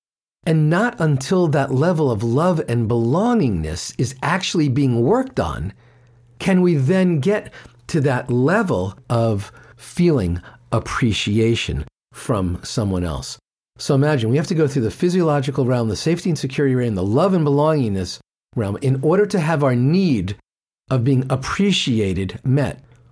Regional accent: New York, United States; And growing up in New York, of course, you're not actually supposed to answer the question.

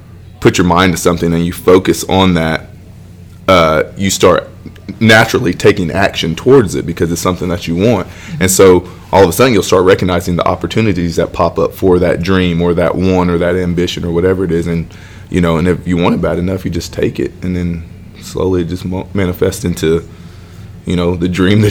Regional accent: Pawhuska, Oklahoma, United States; You know, I was born in Pawhuska, Oklahoma

